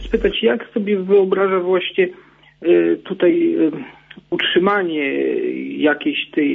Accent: Gdańsk, Pomeranian Voivodeship, Poland; bo ja tutaj pochodzę z Pomorza, z Gdańska

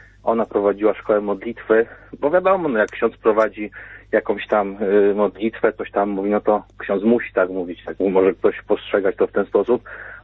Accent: Świętokrzyskie Voivodeship, Poland; Ja w ogóle pochodzę z takiej małej wioski w województwie świętokrzyskim

